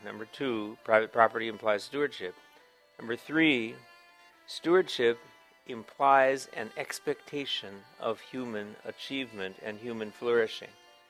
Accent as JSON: {"language": "English", "region": "Wisconsin", "country": "United States", "tie": "born or raised there", "said": "When I was a child growing up in Wisconsin, I enjoyed Louisville Slugger baseball bats"}